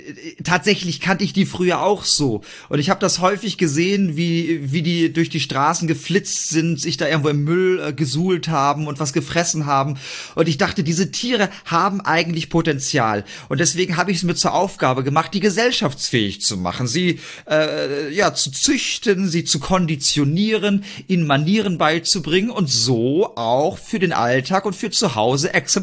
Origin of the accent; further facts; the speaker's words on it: Kreuzhain, Germany; Ich selbst bin ja in einem ganz kleinen Dorf aufgewachsen, das heißt Kreuzhain. Das ist gar nicht weit von Dornenheim entfernt. Und da habe ich dann bei meinen Eltern in recht bescheidenen Verhältnissen gelebt.